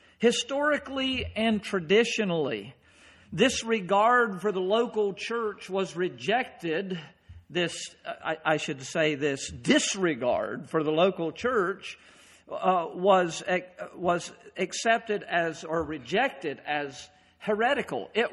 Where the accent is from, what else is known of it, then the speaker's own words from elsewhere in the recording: North Carolina, United States; moved away as an adult; also born or lived in Pennsylvania; I grew up in North Carolina, moved as a young married man to Pennsylvania. Now here I am in Maine.